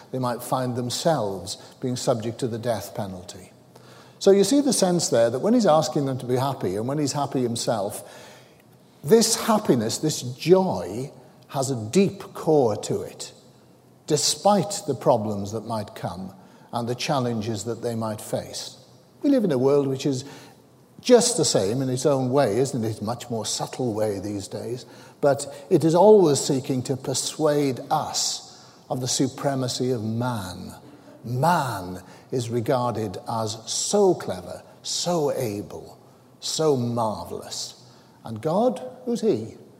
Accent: Wales, United Kingdom; Welsh. And whenever there's a contest between England and Wales, of course we always support Wales. We're Welsh during that particular time. We might be English in other circumstances.

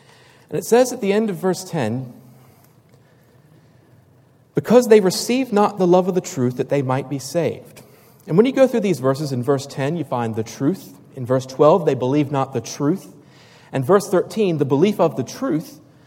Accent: Virginia, United States; there'd be only 25 Christadelphians in my home state of Virginia.

